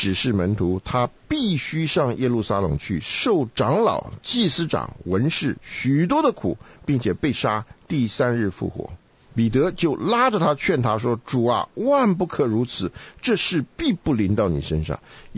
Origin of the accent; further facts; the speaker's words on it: China; now in United States; 在美国吃饭呢，到最后才给你甜点吃，因为先给你甜点的，他就吃不下去。对，我们中国人吃不惯，因为太甜了。美国这个甜真甜了。